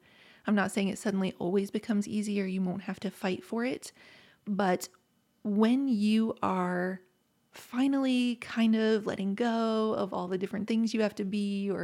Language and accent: English; Appalachia, United States; Listen, I grew up in Appalachia. I grew up in the 1980s.